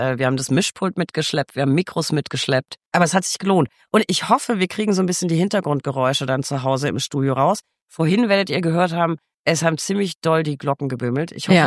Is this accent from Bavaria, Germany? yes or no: yes; Bavaria, Germany; born there; Ich bin ja in Bayern geboren.